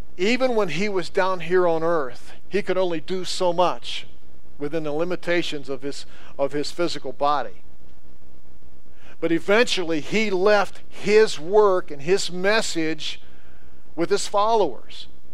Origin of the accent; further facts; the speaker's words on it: Pittsburgh, Pennsylvania, United States; Remember, I grew up in Pittsburgh. The closest thing we came to farming was going to the store and buying tomatoes.